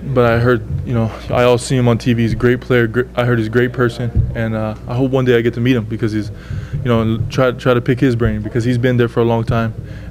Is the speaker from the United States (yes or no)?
yes; Hawaii, United States; People think I'm crazy when I say I love cold weather because I'm from Hawaii, you know, used to the 85 degrees, you know. You got to leave the island sometime